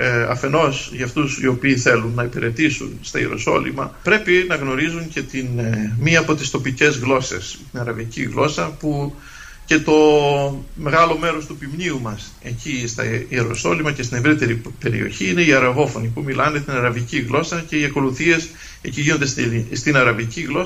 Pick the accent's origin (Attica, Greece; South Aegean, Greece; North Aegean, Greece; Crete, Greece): Crete, Greece; Οι περισσότεροι μαθητές από το χωριό μου, είχαμε και γυμνάσιο και λύκειο στο χωριό